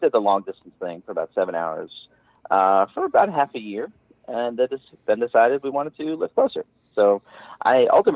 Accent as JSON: {"language": "English", "town": "Long Island", "region": "New York", "country": "United States", "lives_now": "Georgia, United States", "said": "so I went to college in Albany, New York. I was originally from Long Island, New York, and ended up in Albany, New York for undergraduate."}